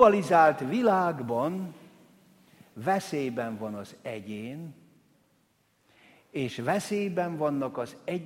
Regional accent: Hungary; mikor megtudták, hogy magyar vagyok, nem is értem igazából.

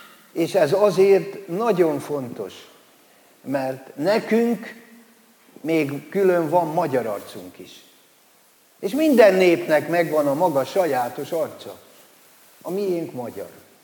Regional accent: Győr-Moson-Sopron, Hungary; mert én meg szigetközi vagyok. Ugye én a gyerekkoromban így nőttem föl, hogy Szigetköz, Csallóköz, az milyen szorosan tartozik

